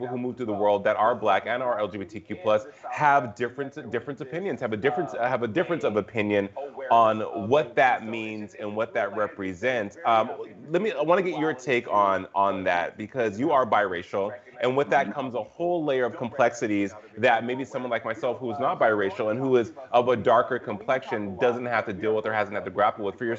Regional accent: Albuquerque, New Mexico, United States; I am also from Albuquerque, New Mexico, but you know, on a contrasting note, I grew up celebrating Juneteenth in Albuquerque.

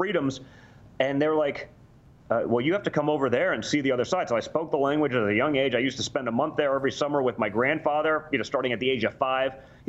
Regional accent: New York City, New York, United States; I'm from New York City, son of a billionaire. I went to an Ivy League school.

